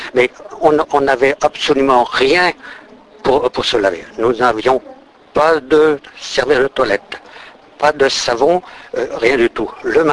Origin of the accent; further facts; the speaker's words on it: Brittany, France; Chez moi, en Bretagne ou ailleurs, certainement que ça existait partout.